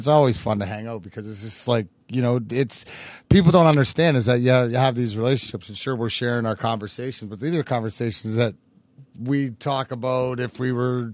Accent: United States; As being an American, we should have a decision to what we put in our body or what we decide.

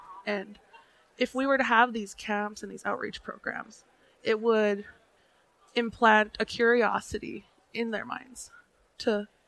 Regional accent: Browning, Montana, United States; Like I said, I'm from the Blackfeet tribe in Browning, Montana.

